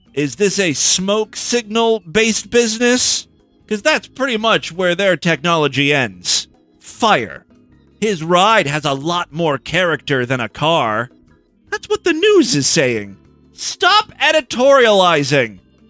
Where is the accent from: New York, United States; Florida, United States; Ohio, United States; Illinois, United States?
Ohio, United States; I don't mean to be rude, but I grew up in Northeast Ohio. We have lots of Amish people, or Mennonites or something.